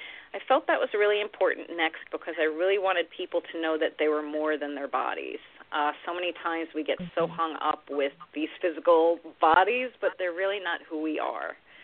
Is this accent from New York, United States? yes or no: yes; New York City, New York, United States; I grew up in New York City. I saw a lot of addiction